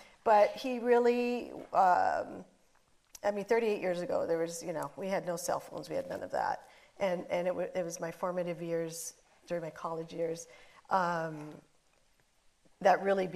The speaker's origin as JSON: {"language": "English", "region": "Hawaii", "country": "United States", "lives_now": "Los Angeles, United States", "said": "I told him about this film and that I'm from Hawaii, he knew that. I live in LA now"}